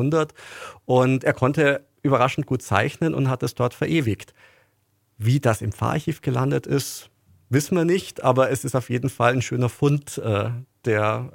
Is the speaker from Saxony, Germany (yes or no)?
no; Bavaria, Germany; aus meiner Heimatregion aus der Nähe von Neuburg